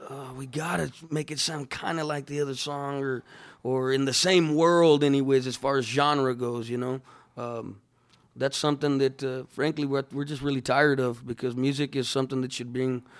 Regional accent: Texas, United States; We're from Texas. We are Chicanos, Mexican Americans.

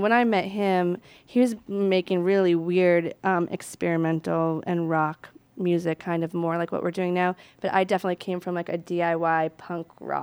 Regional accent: Northridge, California, United States; also born or lived in Tarzana; Born in Northridge.

